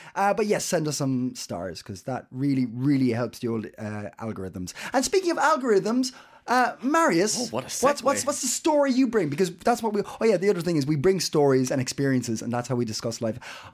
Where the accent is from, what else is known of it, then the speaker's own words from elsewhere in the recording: Ireland; I'm Irish.